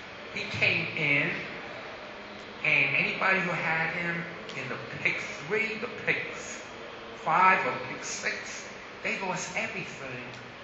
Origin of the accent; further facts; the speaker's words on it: Brooklyn, New York, United States; I'm from Brooklyn, and I've been coming to race for 40 years